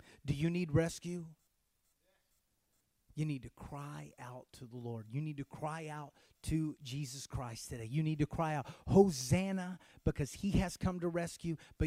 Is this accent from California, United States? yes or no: no; Waco, Texas, United States; He is from Waco, Texas, home of the national champion, Lady Bears. And we're pretty proud of it, my hometown.